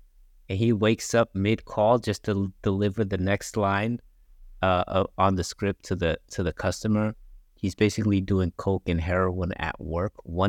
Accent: New York, United States; And, you know, we're all originally from New York.

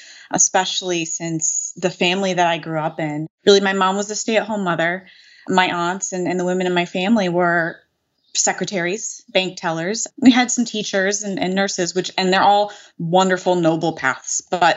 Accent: Northeast, United States; So I am from the Northeast U.S. I grew up on the Connecticut-New York state line. That's where I am.

